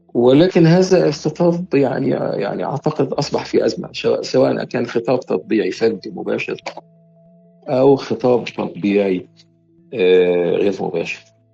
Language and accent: Arabic; Cairo, Cairo Governorate, Egypt; also born or lived in Giza; أنا ولدت في القاهرة يعني أو في القاهرة الكبرى، بمعنى القاهرة الكبرى في حي اسمه الدقي في الجيزة، بس هو يتبع القاهرة الكبرى. وكانت طفولتي موزعة بين بيت جدتي لأمي والدة أمي في حي